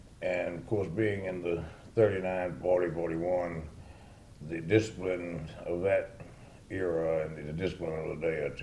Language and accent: English; Marietta, Georgia, United States; I grew up in Marietta, which was a very small country town, 20 miles from Atlanta, with one two-lane road and the streetcar.